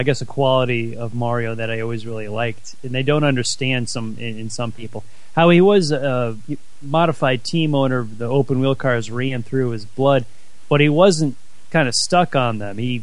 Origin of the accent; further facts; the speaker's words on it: Ireland; Well, yeah, I'm an Irishman, and you know we're famous for Irish wakes